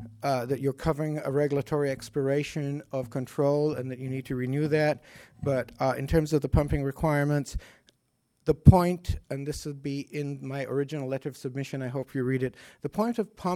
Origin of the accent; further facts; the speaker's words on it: Los Osos, California, United States; from Los Osos